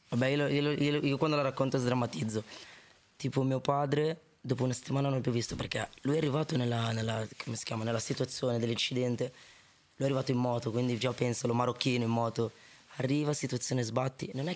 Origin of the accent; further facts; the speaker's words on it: Bologna, Emilia-Romagna, Italy; born there; Allora, nasco a Bologna nel 2001 e famiglia, nel senso, non abbiamo mai avuto tanto